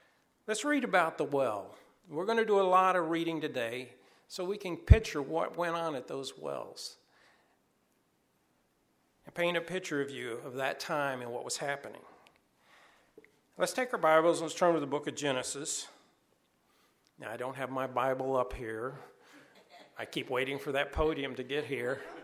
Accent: Tennessee, United States; I've tasted it as a kid growing up in Tennessee.

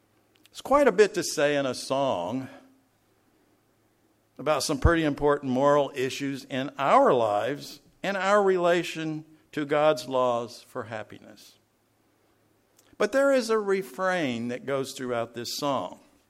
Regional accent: Tennessee, United States; Not the kind of music that I grew up with as a kid, growing up in East Tennessee

